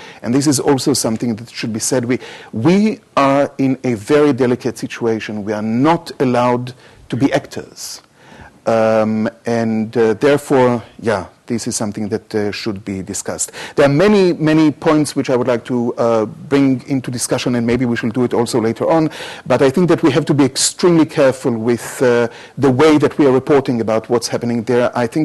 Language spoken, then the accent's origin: English; Austria; So the pro-Mubarak people, the moment they heard that I was from Austria, said, "But you brought this Al-Bardai upon us.